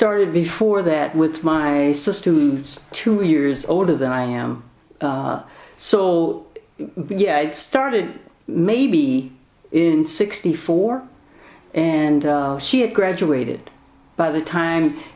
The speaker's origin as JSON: {"language": "English", "town": "Fort Smith", "region": "Arkansas", "country": "United States", "said": "Fort Smith, Arkansas."}